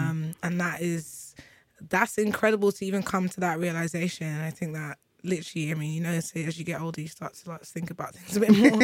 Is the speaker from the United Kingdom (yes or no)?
yes; United Kingdom; born there; I'm born here in the UK. And my accent, my manner, everything that I know about myself and how I behave means that I wouldn't really survive in Nigeria.